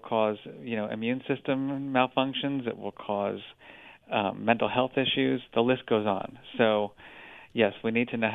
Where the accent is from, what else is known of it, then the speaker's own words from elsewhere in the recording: New Jersey, United States; because he was studying where I grew up in New Jersey